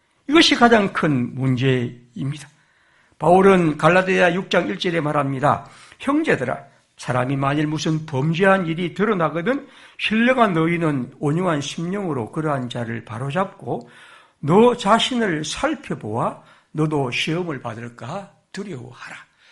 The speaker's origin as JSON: {"language": "Korean", "country": "South Korea", "said": "저는 제가 한국인이란 그런 것이 너무나 마음이 참 아픕니다"}